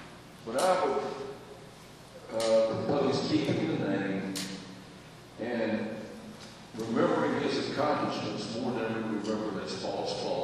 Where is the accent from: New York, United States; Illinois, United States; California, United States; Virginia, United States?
Virginia, United States; and I'm originally from Virginia